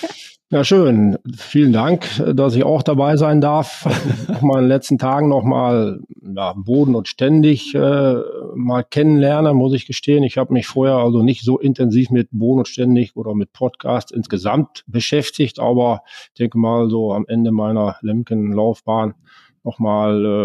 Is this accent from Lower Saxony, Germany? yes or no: no; North Rhine-Westphalia, Germany; Also ich bin Münsterländer, vielleicht zu meiner Person, aus dem westlichen Münsterland, war einer der ersten Westfalen überhaupt hier am Niederrhein bei Lemken, vor diesen 38 Jahren, 1985.